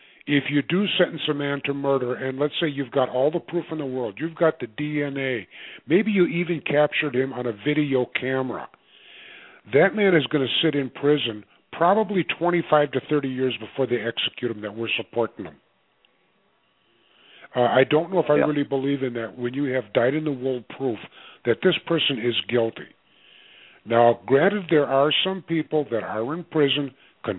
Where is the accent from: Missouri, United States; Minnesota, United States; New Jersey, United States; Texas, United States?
Minnesota, United States; now in Florida, United States; I live in Florida, of course. I was born and raised in Minnesota.